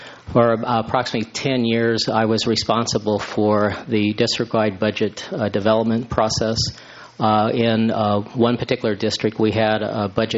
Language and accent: English; San Luis Obispo, California, United States; I was born and raised in San Luis Obispo, went through the system, Hawthorne, right here at the middle school.